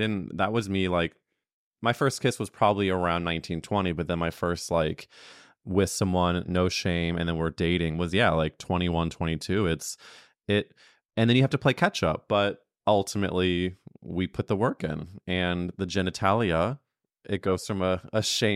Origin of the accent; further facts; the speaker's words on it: Midwest, United States; And yeah, huge, especially I'm also from the Midwest, and it's there was only so much you had, and I'm grateful to them.